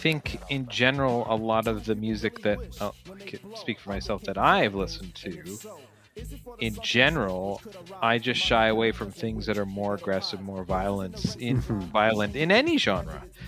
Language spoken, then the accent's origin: English; Canada; I'm white and I grew up in Canada.